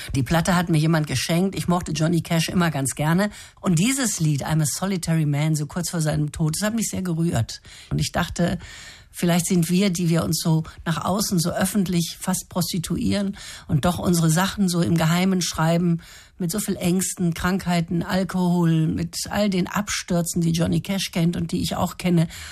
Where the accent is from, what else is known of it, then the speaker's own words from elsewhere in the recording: North Rhine-Westphalia, Germany; also born or lived in Korbach; Ich bin ein echtes Kind des Ruhrgebietes